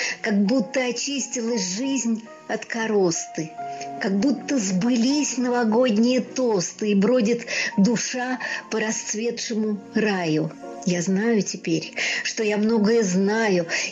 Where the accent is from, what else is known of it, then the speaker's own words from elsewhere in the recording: Moscow, Russia; Я московская поэтесса из России.